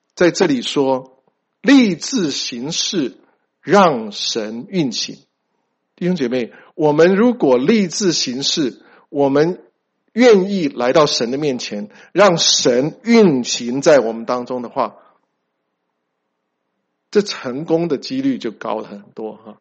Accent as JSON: {"language": "Chinese", "country": "China", "said": "我们中国人的 sampling 比较不一样哈"}